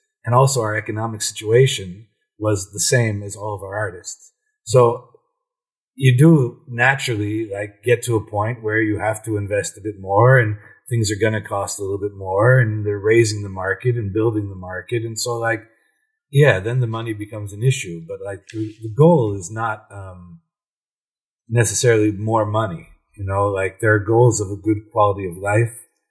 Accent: Cleveland, Ohio, United States; Yeah, I'm from Cleveland, Ohio.

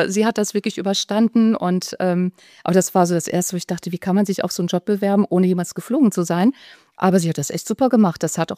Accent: North Rhine-Westphalia, Germany; now in Munich, Germany

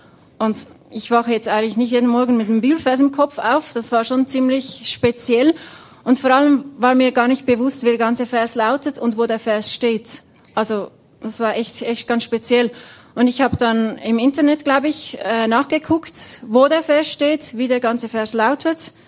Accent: Switzerland; moved away as an adult; also born or lived in Papua New Guinea; die Frau von Gerald. Und ja, wie ihr gehört habt, komme ich aus der Schweiz. Genau, und da habe ich auch gewohnt bis 2011.

